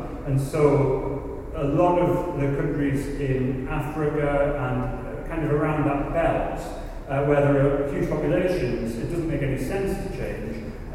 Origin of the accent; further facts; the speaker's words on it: North East England, United Kingdom; because I'm actually from the North East, you might not have realised that, I mean, I keep it hidden